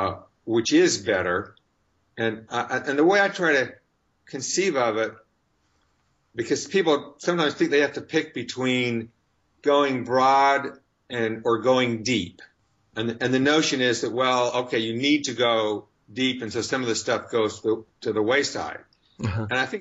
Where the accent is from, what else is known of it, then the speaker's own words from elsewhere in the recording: Utah, United States; Well, I grew up in Utah, and it was actually a wonderful time during the 50s.